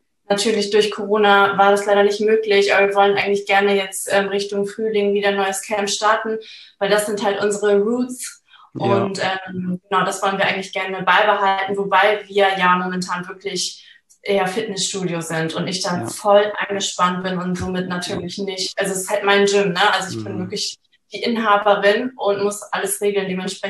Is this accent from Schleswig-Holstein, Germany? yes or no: yes; Flensburg, Schleswig-Holstein, Germany; Also kurzer und knackiger einfach. Und also ich komme aus Flensburg, bin 28 Jahre alt